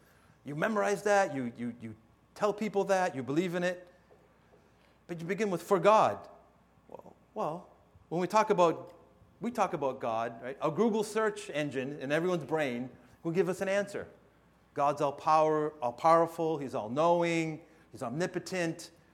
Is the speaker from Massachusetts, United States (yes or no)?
yes; Massachusetts, United States; Pastor mentioned, I grew up in Massachusetts. I'm a New Englander.